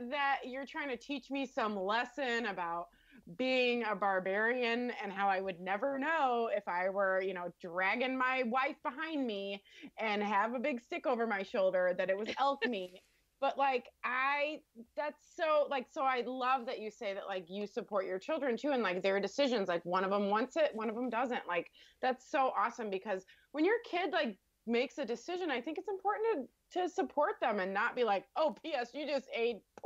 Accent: Colorado, United States; I grew up in Colorado. So Western Slope of Colorado, they hunted, everyone hunted.

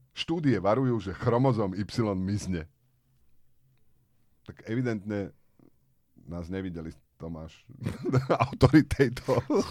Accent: Popudinské Močidľany, Trnava Region, Slovakia; ja som z popudinských Močidlian a my tam tiež máme počasie.

